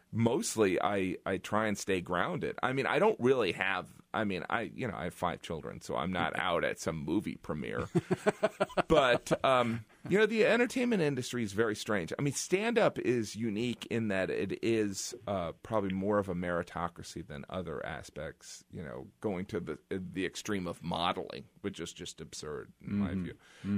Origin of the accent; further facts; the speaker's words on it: Midwest, United States; Yeah, I mean, I'm from the Midwest, but I started in New York, and I had I'm a slow talking, white bread looking Midwesterner.